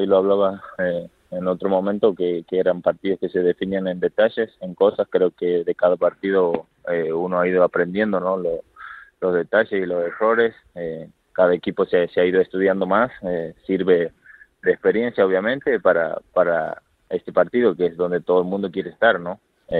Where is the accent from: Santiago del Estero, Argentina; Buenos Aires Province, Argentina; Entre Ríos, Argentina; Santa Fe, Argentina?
Santiago del Estero, Argentina; now in Spain; Yo soy del norte, de Santiago del Estero.